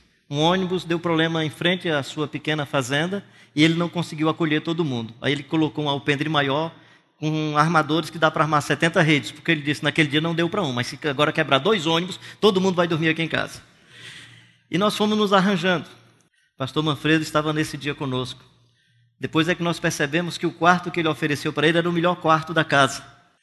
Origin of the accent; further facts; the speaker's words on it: Brazil; eu convido a todos e a todas, como brasileiros e brasileiras que somos